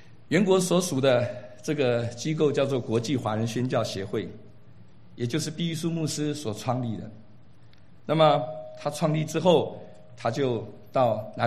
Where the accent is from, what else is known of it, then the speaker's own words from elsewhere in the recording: Taiwan; born there; 我1962年在台湾出生，我的爸爸是空军，我的母亲他们两个都是四川人。14岁，我爸爸就被国民党拉着从军，然后1949年撤退到台湾。